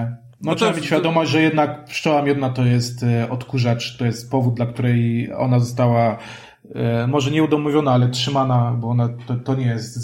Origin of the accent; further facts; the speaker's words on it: Kraków, Lesser Poland, Poland; ja jestem Krakusem, więc też nie chcę, żeby ktoś myślał, że tak, tutaj jestem, wywyższam Kraków, bo to jest moje miasto